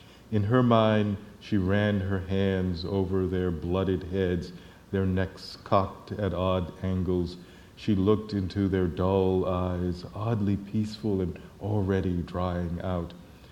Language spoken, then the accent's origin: English; Charlottesville, Virginia, United States; I grew up in Virginia, which we might recall during the early parts of the Civil Rights Movement closed several of its counties and cities, including the city of Charlottesville, where I was born